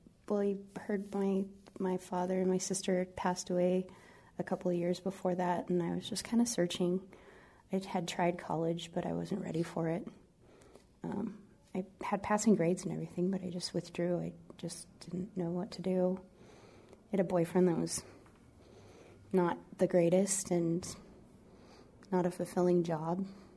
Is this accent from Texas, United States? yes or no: no; Tioga, North Dakota, United States; born there; I was born in Tioga, North Dakota, November 17th, 1981.